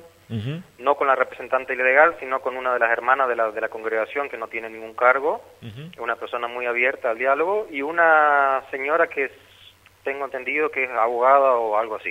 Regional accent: Montecarlo, Misiones, Argentina; born there; Yo soy nacido en Monte Carlo hace 48 años

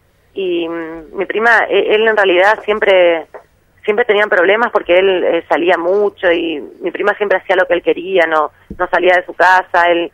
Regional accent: Corrientes, Argentina; Y yo soy de Corrientes, vivo en Corrientes

